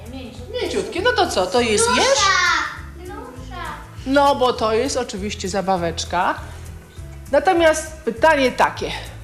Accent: Gdańsk, Pomeranian Voivodeship, Poland; Mieszkam w Gdańsku od urodzenia. Zresztą przez wiele lat mieszkałam tutaj, niedaleko waszego przedszkola.

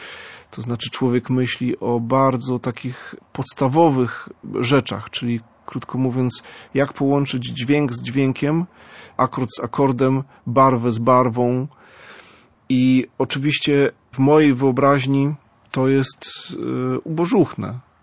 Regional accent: Wejherowo, Pomeranian Voivodeship, Poland; born there; Urodziłem się w Wejherowie. Wejherowo jest w ogóle bardzo urokliwym miastem. Bardzo lubię tam wracać. Moi rodzice nadal tam mieszkają.

